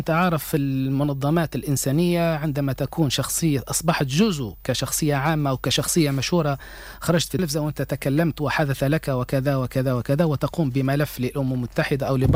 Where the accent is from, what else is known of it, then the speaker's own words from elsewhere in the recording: Libya; أقولها وللأسف أقولها وأنا ليبي أقولها بمرارة